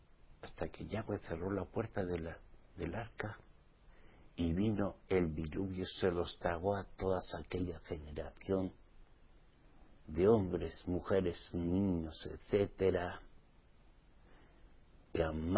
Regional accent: Basque Country, Spain; Como vasco que soy

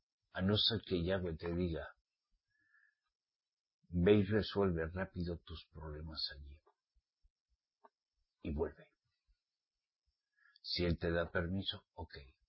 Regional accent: Navarre, Spain; Mi tierra es muy linda, muy bonita. Yo soy de Navarra, ¿saben? País Vasco. ¿Mm? Para mí es País Vasco, porque yo soy vasco.

